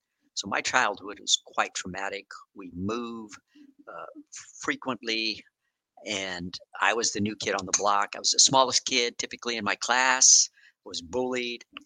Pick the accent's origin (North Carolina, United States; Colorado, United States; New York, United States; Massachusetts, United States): Colorado, United States; Denver; born there; I'm the third of eight children, born of Hispanic parents of very meager means. I was born in Denver, Colorado